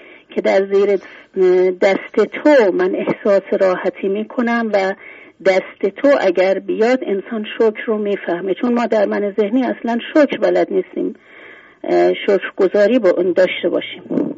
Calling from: Shiraz, Fars, Iran; بنده از شیراز هستم،

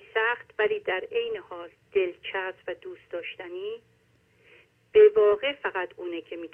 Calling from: Germany; من از آلمان زنگ میزنم.

